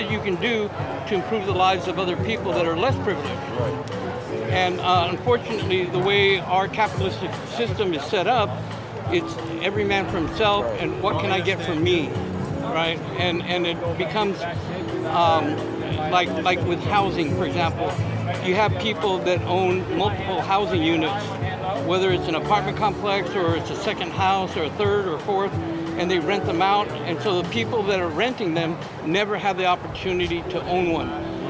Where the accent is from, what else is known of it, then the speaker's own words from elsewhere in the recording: San Jose, California, United States; San Jose, California. That's where I'm living.